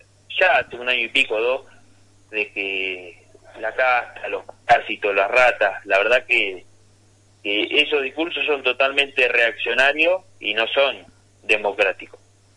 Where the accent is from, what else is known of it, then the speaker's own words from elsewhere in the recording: Sierra de la Ventana, Buenos Aires Province, Argentina; yo soy de Sierra de Ventana y los vecinos de Sierra me conocen.